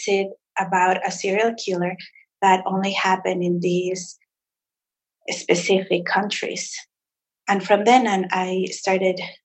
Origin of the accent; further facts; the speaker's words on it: Mexico City, Mexico; I grew up in Mexico City and had never heard of a serial killer in Mexico.